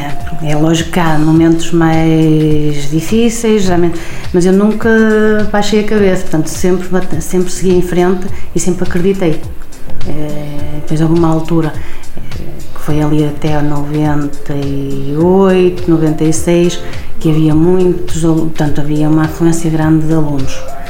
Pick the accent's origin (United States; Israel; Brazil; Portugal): Portugal; Penafiel, Porto; now in Viana do Castelo, Portugal; e daí eu vim para Viana, porque eu também não sou de cá, sou de Penafiel.